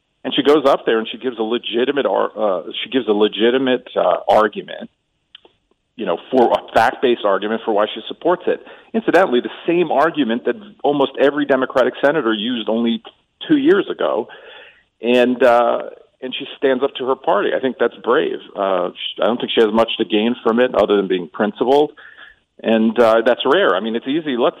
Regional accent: New York, United States; Well, you know, I grew up in New York, in the New York area when this stuff was going on.

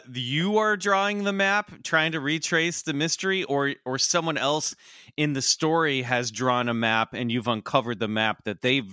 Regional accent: Kansas, United States; That's like a half hour from where I grew up in Kansas.

